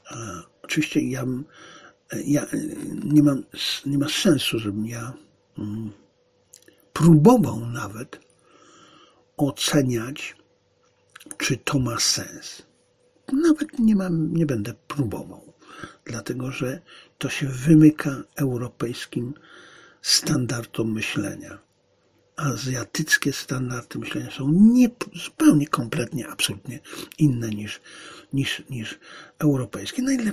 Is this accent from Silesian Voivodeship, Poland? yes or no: yes; Silesian Voivodeship, Poland; born there; bo ja się urodziłem przecież w niemieckim, niedawno niemieckim mieście